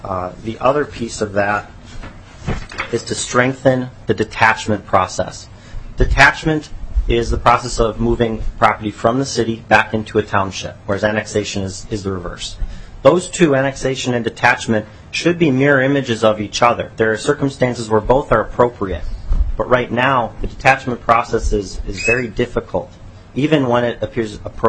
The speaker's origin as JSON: {"language": "English", "town": "Buffalo", "region": "Minnesota", "country": "United States", "said": "I'm from Buffalo, Minnesota."}